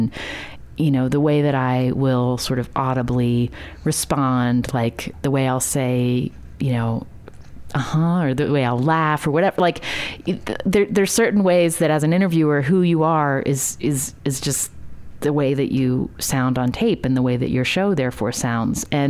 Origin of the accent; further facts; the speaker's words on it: West Virginia, United States; growing up in West Virginia